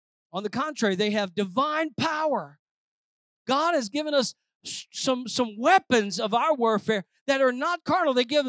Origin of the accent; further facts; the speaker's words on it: Louisiana, United States; I'm a Cajun, a baby of 11. We expressed where everybody could tell. Down in Louisiana, everybody knows your expressions